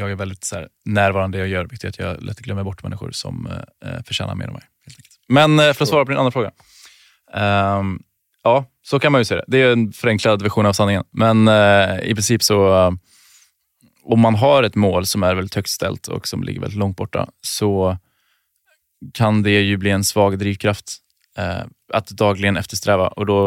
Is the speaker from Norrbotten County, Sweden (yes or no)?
no; Trollhättan, Västra Götaland County, Sweden; Jag kom från Trollhättan.